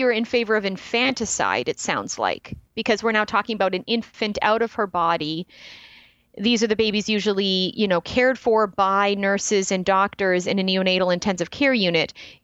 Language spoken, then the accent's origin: English; Canada; as a Canadian, I'd like to point out that we have the opposite of overpopulation in Canada.